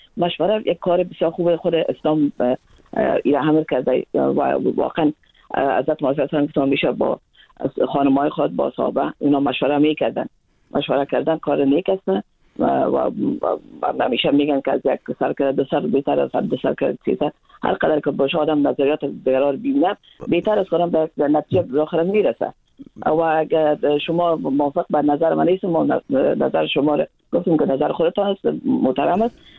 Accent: Afghanistan; من خودم از یک منطقه پشتون نشین افغانستان هستم.

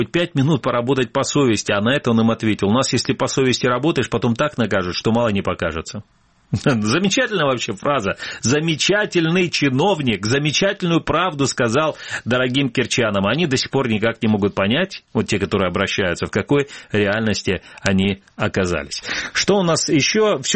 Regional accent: Feodosia, Crimea, Ukraine; вот в моем родном городе Феодосия, конечно, не Керчь, но это Феодосия

